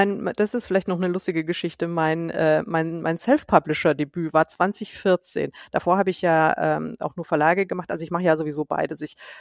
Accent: Munich, Bavaria, Germany; ich komme eigentlich ja nicht aus Frankfurt, sondern aus München. Ich bin eine gebürtige Münchnerin

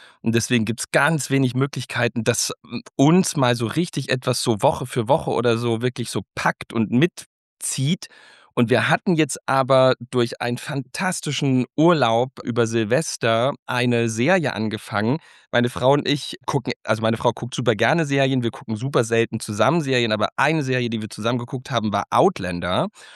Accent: Saxony, Germany; bei uns in Sachsen

